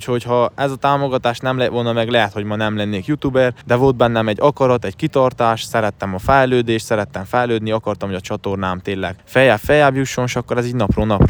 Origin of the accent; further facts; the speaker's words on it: Székely Land, Romania; mint székelyföldi, tehát ugye székes tartalmakkal, akkor tényleg egyedi kell lenni, tisztelni kell a hagyományokat, kell nézni a körülöttünk lévő falvakot